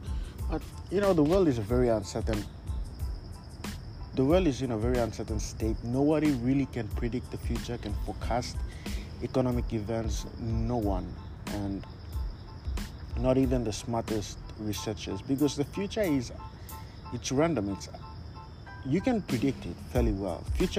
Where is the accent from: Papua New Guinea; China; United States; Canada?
Papua New Guinea; I'm happy that I'm from the Pacific. I'm from Papua New Guinea, you know. Papua New Guinea is a country, a very unique country.